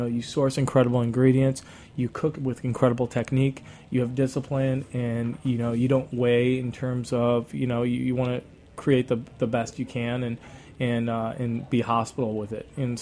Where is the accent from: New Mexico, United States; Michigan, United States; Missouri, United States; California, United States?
New Mexico, United States; Sanford; Yeah. I grew up in Sanford, New Mexico.